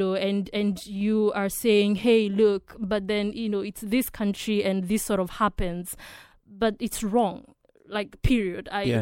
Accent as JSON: {"language": "English", "country": "Kenya", "said": "I'm from Kenya, like back home"}